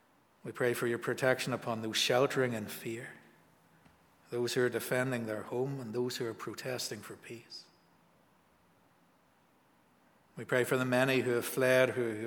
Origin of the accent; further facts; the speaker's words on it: Northern Ireland, United Kingdom; So it brings back memories of growing up in Newton Breda Baptist Church.